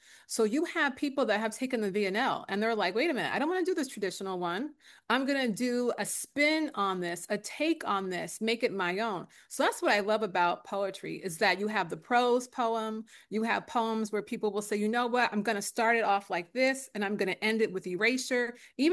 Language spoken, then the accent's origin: English; Philadelphia, Pennsylvania, United States; You know, I grew up in Philly, so went to the Wordsworth Library, world full of books.